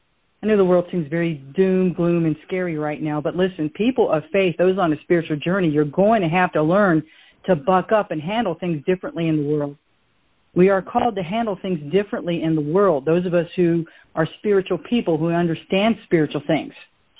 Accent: Roanoke, Virginia, United States; I can remember when I was a really little girl growing up in Roanoke, Virginia.

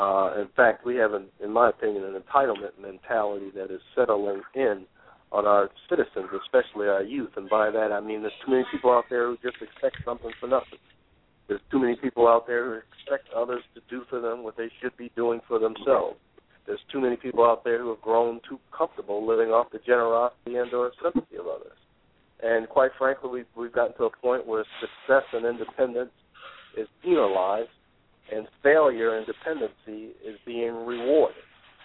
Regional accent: Connecticut, United States; Again, I grew up in Connecticut. I was born and raised here, graduate of one of the state universities, Southern Connecticut State University in New Haven, where Yale is also located.

